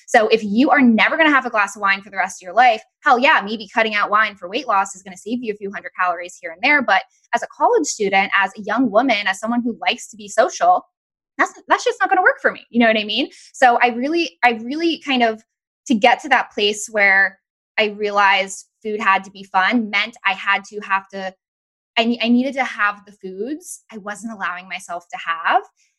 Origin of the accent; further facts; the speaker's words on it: Massachusetts, United States; So I grew up actually in Massachusetts